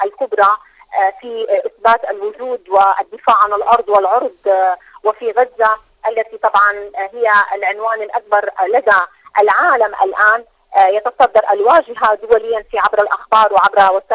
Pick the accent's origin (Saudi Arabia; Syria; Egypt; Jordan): Syria; ونحن فرضا هنا من سوريا أنا أتحدث الآن